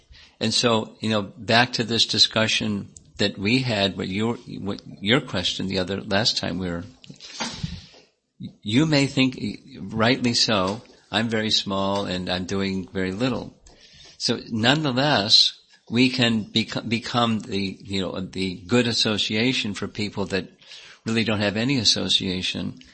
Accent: United States; Growing up in America, I didn't know anything about Vedic culture or anything.

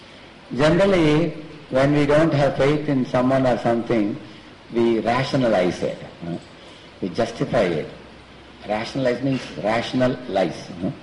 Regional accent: South India, India; You see, like I hail from South India. In South India, when we are smart Brahmanas

